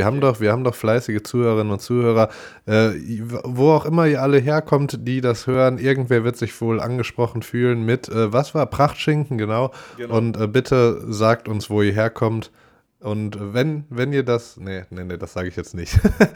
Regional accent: North Rhine-Westphalia, Germany; mir am Dorf, da sagt man, glaube ich, auch einfach entweder Frikadelle oder auch Frikadellchen, weil wir kommen ja auch aus dem Kölner Dunstkreis

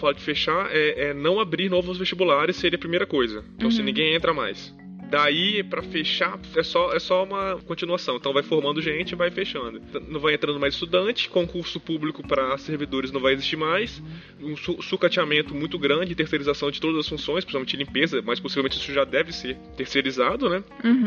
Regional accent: Espírito Santo, Brazil; Eu tenho vários colegas da minha cidade, de onde eu vim, que tipo, da periferia, do lado de Vitória

